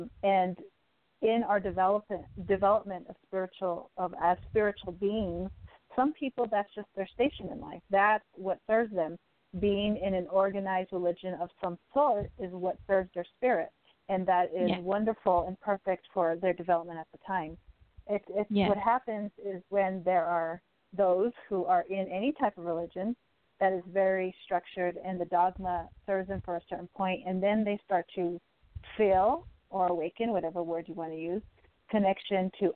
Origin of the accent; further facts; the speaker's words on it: United States; I think that being, especially being American, the culture, the religious culture here is very Christian-based.